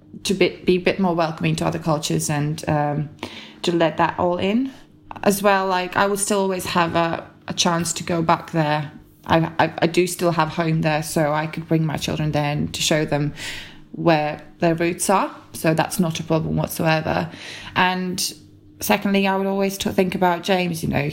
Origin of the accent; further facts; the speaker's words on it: Riga, Latvia; I grew up in Riga suburbs, so suburbs of the capital city.